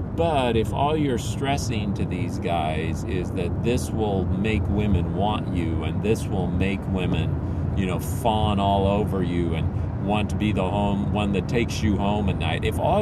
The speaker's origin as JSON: {"language": "English", "country": "Philippines", "tie": "born or raised there", "second_language": "English", "said": "And growing up in the Philippines, there were some interesting tensions between Tagalog and English."}